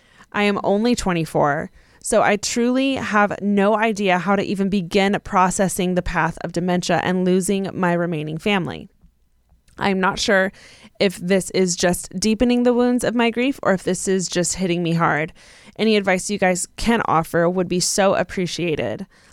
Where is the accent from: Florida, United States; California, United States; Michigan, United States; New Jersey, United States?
California, United States; I'm also from California.